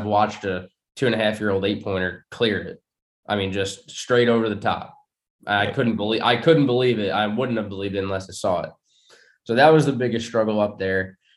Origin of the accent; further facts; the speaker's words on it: New York, United States; Maybe it's a little bit of softness growing up in New York